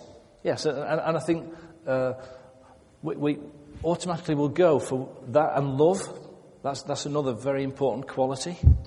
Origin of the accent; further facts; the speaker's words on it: Sheffield, Yorkshire and the Humber, United Kingdom; I'm a Yorkshire lad from Sheffield.